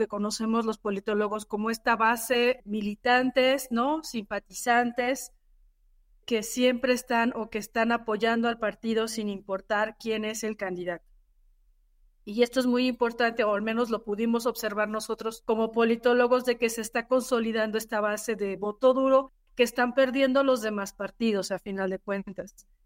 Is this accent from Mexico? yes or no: yes; Tlaxcala, Mexico; yo soy de Tlaxcala y en mi estado no hubo elección para gobernador